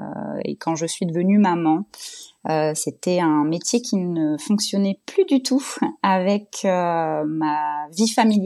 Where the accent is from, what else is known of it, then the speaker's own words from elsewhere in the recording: Bordeaux, Nouvelle-Aquitaine, France; j'ai 34 ans, je suis bordelaise, j'habite à Mérignac, une petite ville à côté de Bordeaux.